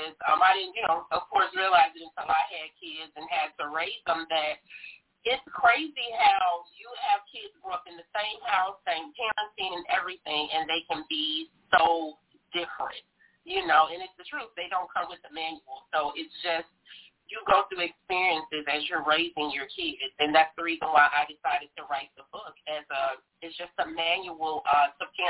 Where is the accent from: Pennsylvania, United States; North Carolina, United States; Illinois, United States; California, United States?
Illinois, United States; Chicago; Born and raised in Chicago, Illinois, Inglewood, and then I was on the west side of Chicago for about 20 years before I moved back south.